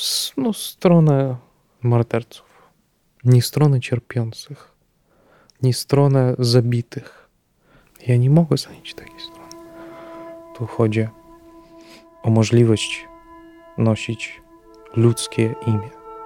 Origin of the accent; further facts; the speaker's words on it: Russia; Polish is a second language; Jestem z Rosji.